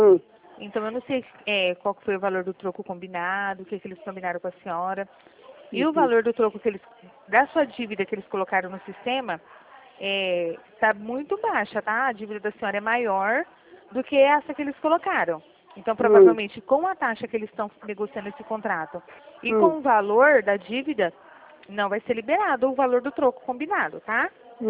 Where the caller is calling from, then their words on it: Presidente Prudente, São Paulo, Brazil; A gente fala aqui de Presidente Prudente.